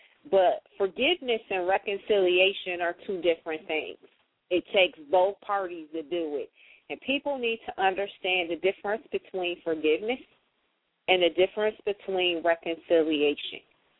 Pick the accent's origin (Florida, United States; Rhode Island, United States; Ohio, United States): Ohio, United States; Toledo; I'm from Toledo, Ohio.